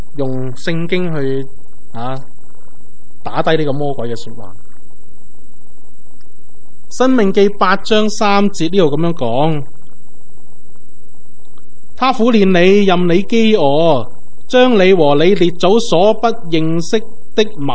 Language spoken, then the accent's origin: Cantonese; China; 饼就系好似我哋中国人咁样嘅饭咁样啦